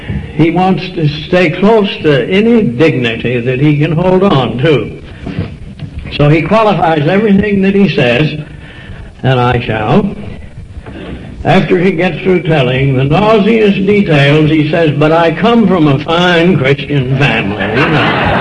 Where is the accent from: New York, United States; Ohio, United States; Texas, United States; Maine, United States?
Texas, United States; Tyler; As I said, I'm an East Texas clod. I was raised down in Tyler, Texas. Most people don't know where Tyler is, and sometimes I don't.